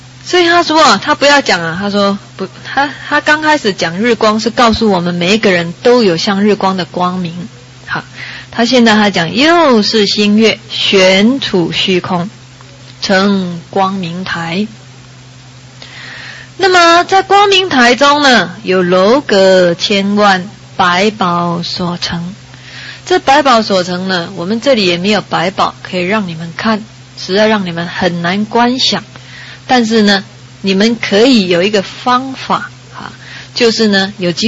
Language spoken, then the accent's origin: Chinese; China; 所以啊，你看我们中国人哦，我们中国人真的很有罗曼蒂克。